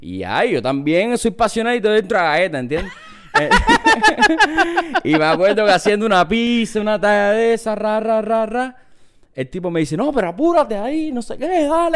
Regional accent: Cuba; Pero tú sabes que yo soy cubano.

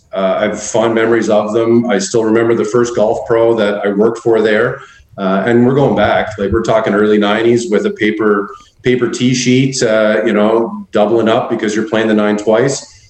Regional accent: Chelsea, Quebec, Canada; moved away as an adult; it's in Chelsea, Quebec, which is just 20 minutes north of Ottawa. So that's okay. where that's right. where I was born and raised until I was about 20 when I left

